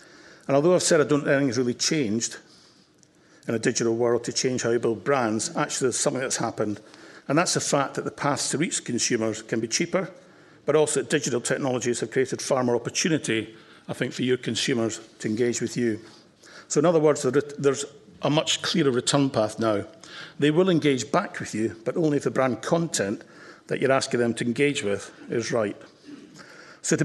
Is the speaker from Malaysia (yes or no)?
no; Scotland, United Kingdom; Listen, I'm Scottish, and when I get excited, I speak very quickly